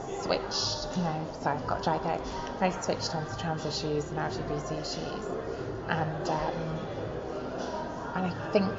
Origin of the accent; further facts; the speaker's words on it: Bath, South West England, United Kingdom; now in Brighton, United Kingdom; I'm from Bath originally, and you know, it's very clean, and there's a lot of effort put into maintaining the buildings.